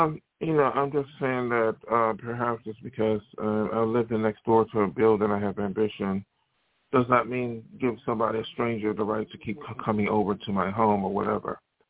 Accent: Buffalo, New York, United States; I dealt with people coming from my hometown, from Buffalo, New York

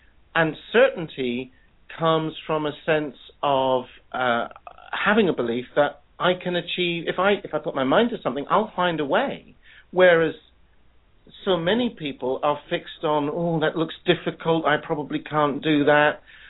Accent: United Kingdom; the weather, of course. We're British, after all.

